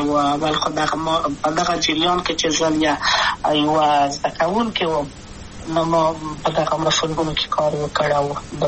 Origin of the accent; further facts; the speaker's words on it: Kabul, Afghanistan; also born or lived in Wardak; د کابل په تختپل سیمه کې یم او لویا شویم کابل که یم